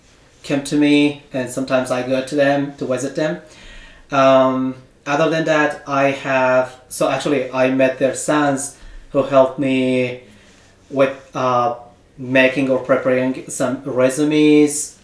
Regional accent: Afghanistan; now in Logan, United States; I am a refugee from Afghanistan. And I came to the U.S. In July 2022. The first city that I moved and resettled, that is Utah, and the city is called Logan.

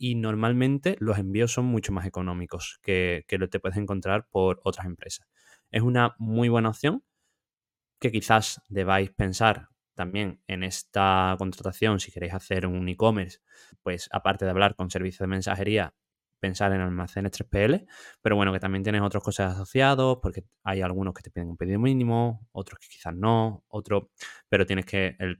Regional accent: Seville, Andalusia, Spain; Si quieres irte a casa, bueno, sabéis que yo soy de Sevilla, pues si quieres irte a casa sabes que esa semana no vas a vender

